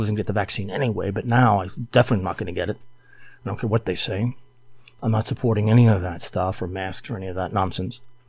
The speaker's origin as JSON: {"language": "English", "region": "New Jersey", "country": "United States", "said": "That's the part of New Jersey where I'm from. I'm from Union County. And they reference many places that I knew as a kid. Everyone talked like that when I was growing up."}